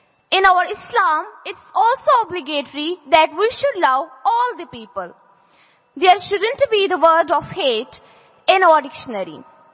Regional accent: Jammu and Kashmir, India; We are from Kashmir Valley, which is known as Paradise on Earth.

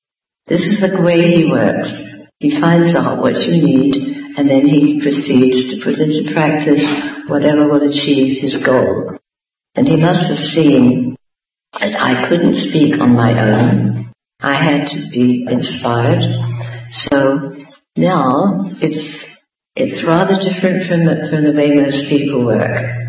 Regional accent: England, United Kingdom; I was brought up in England by a very strict mother

